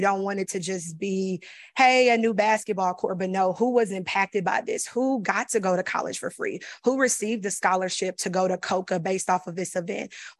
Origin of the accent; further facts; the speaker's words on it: University City, Missouri, United States; Like, yes, I'm from St. Louis, but UCity specifically.